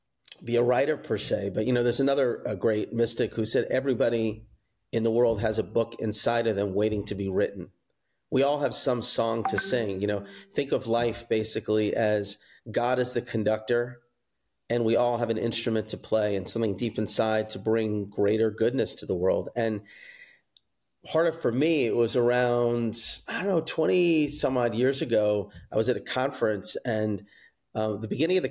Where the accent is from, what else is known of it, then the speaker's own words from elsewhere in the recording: Atlanta, Georgia, United States; also born or lived in New York; I was born in New York, but I was primarily raised in Atlanta, a Southerner. Grew up in a wonderful family, the oldest of six kids.